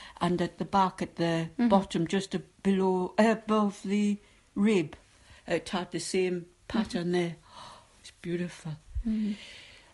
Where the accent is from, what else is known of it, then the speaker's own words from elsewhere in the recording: North East England, United Kingdom; You could still tell I'm a Geordie, though.